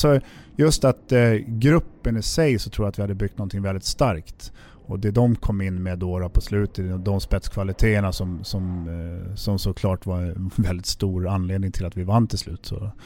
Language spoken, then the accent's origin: Swedish; Sweden; och jag kom från Sverige och vi hade en tjeck och en slovak